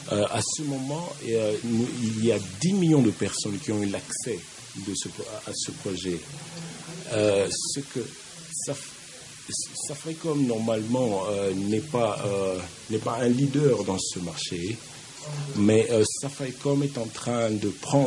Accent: Nairobi, Kenya; je viens de Nairobi, Kenya.

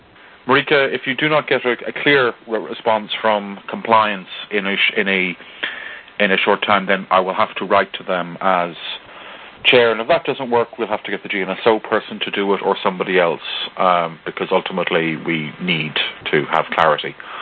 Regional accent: Ireland; but I was as I am Irish, using the entire Oscar Wilde reference would have been amusing for me anyway.

